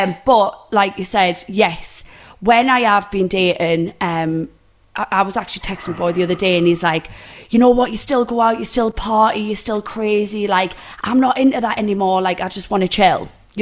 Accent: North East England, United Kingdom; accent: Geordie

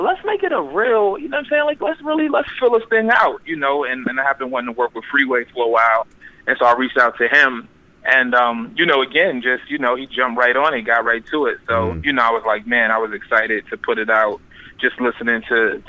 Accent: New York, United States; And, you know, me being a New Yorker, you coming up listening

